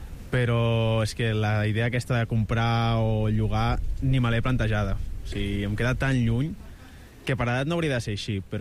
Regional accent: Badalona, Catalonia, Spain; jo tinc sort de viure al costat de Barcelona, soc de Badalona

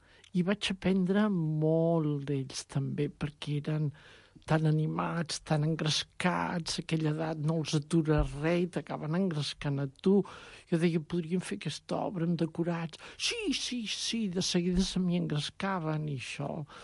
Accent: Arenys de Mar, Catalonia, Spain; now in Barcelona, Spain; jo soc d'Arenys de Mar, visc a Barcelona ara, però soc d'Arenys

